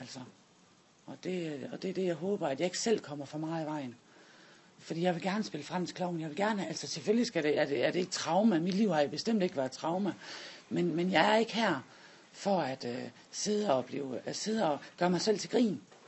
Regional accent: Esbjerg, Region of Southern Denmark, Denmark; jeg er 41 år, ikke 27, men 41. Jeg kommer fra Esbjerg.

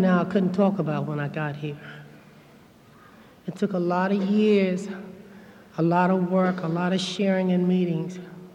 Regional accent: Washington, District of Columbia, United States; I'm from Washington, D.C. And I've been living there most of the last 20 years of my life.

